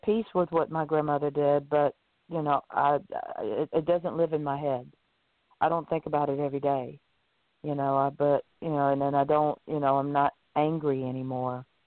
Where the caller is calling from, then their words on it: Florida, United States; I'm calling in from Florida.